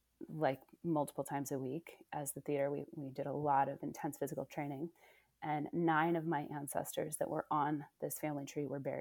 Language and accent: English; Oakland, California, United States; also born or lived in Indiana / New York City; now in Ashfield, United States; I'm from California. So yeah. I'm from the Bay Area. I'm from Oakland. So yeah, had this journey, you know, school in Indiana, then moving to New York City, then moving to Ashfield, Massachusetts.